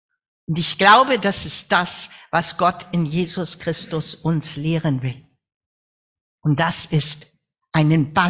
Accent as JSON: {"language": "German", "region": "Northern Germany", "country": "Germany", "said": "sind wir empört, zumindest als Norddeutsche natürlich"}